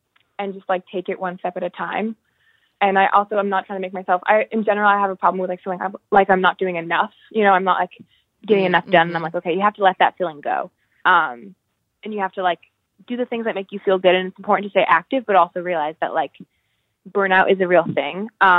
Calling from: Albany, New York, United States; I'm calling in from Albany, New York. And I'm 16

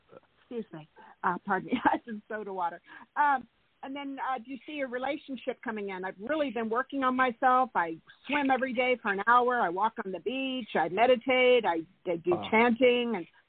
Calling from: California, United States; Oh, Jason. Hi … from California.

